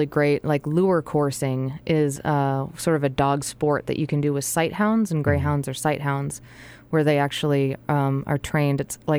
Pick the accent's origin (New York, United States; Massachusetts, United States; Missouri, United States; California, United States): Massachusetts, United States; I think last year in my home state of Massachusetts, was banned finally